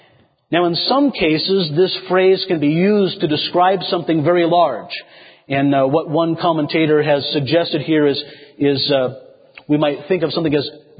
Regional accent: Arlington, Washington, United States; when I did most of my growing up in Washington State, if you looked on my address, it would say that I lived in Arlington, Washington.

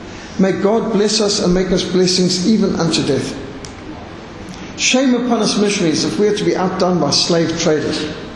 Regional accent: Zimbabwe; when I grew up in Rhodesia, we had very high ceilings.

